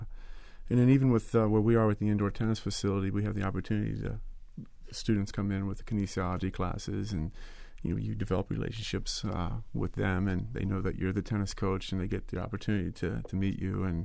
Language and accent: English; Cincinnati, Ohio, United States; I was from Cincinnati and wanted just to have the opportunity